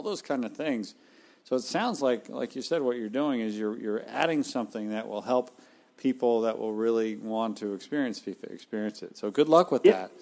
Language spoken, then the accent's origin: English; United States; Like, as an American, it's a very confusing thing.